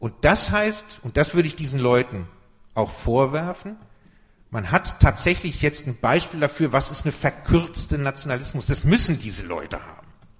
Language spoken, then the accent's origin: German; Frankfurt, Hesse, Germany; Ich komme aus Frankfurt.